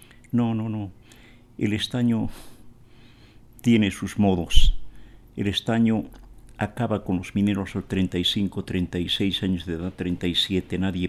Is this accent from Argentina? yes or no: no; Potosí, Bolivia; Vengo de Potosí, siglo XX, Catavi y Llagua eran la región más productora de estaño en el siglo XX.